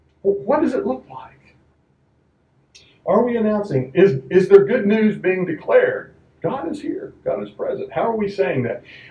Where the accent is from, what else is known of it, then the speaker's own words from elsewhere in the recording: United States; I'm from America. I don't know diddly squat about life in Australia.